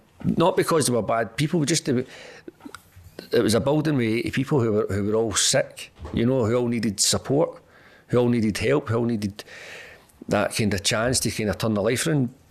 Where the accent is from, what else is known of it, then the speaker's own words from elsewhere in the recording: Glasgow, Scotland, United Kingdom; I grew up in Glasgow in Govan